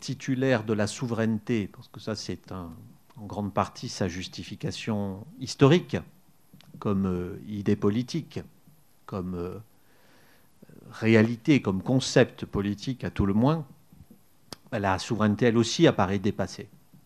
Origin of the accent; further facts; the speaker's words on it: Provence-Alpes-Côte d'Azur, France; Ici, nous sommes en terre occitane. Moi, je viens de Provence. Je suis moitié provençal, moitié corse.